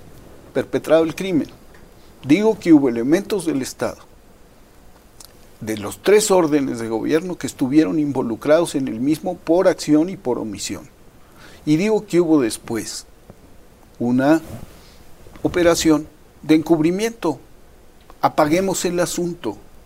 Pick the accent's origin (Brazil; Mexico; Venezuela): Mexico; me da pena, como mexicano y como hombre que ha seguido esta causa